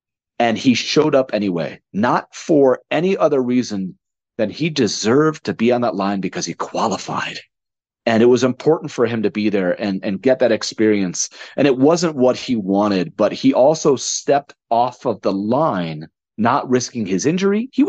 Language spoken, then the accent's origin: English; Connecticut, United States; I'm born and raised in Connecticut